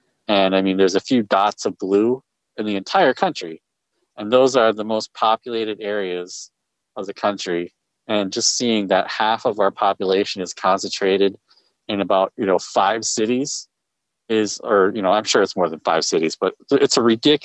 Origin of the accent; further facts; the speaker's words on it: Wisconsin, United States; And, oh man, seeing my home state, my native home state of Wisconsin flip red and Michigan turn red.